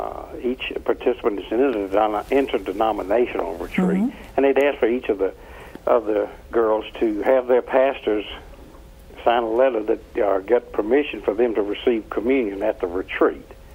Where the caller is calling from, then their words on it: Atlanta, Georgia, United States; Atlanta, Georgia.